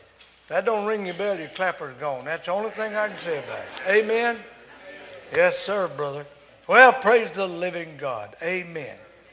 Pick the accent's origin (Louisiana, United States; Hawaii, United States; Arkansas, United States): Arkansas, United States; I was raised in South Arkansas, and most of what we ate was cornbread, crowder, or black-eyed peas